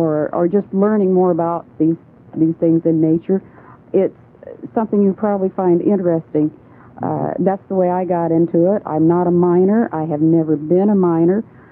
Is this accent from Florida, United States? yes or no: yes; Florida, United States; I just didn't understand what I was seeing because I'm from Flatland. I'm from Florida, and this was all new to me.